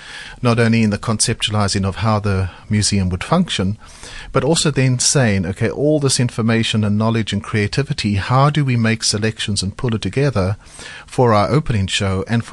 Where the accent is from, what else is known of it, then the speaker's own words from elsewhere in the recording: Cape Town, Western Cape, South Africa; I was brought up in Cape Town, so I already had a good knowledge and a great passion for what was being produced in my city